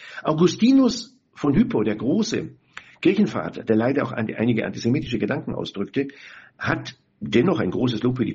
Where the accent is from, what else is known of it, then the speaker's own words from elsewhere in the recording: Jerusalem District, Israel; Ich liebe meine klassische Melodie aus meiner Kindheit in Israel, Rechavia.